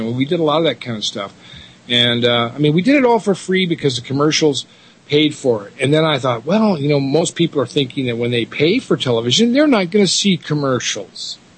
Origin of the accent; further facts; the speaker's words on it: Denver, Colorado, United States; Hey, you know, I'm an old, I'm from Denver, dude.